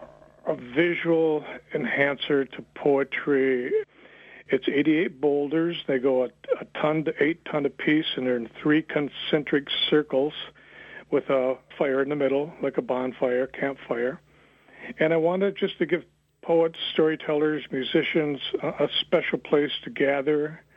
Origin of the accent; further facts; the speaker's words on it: Marion, Michigan, United States; I was born in Cadillac, but I was raised in a little town of about 800 people south of Cadillac, southeast of Cadillac, called Marion.